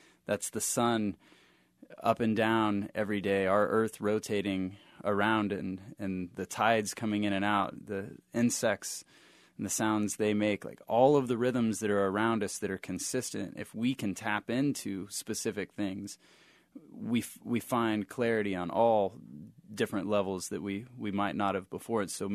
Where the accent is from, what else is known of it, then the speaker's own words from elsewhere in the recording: Kansas, United States; And I said, actually, man, I'm from Kansas. I'm from right here.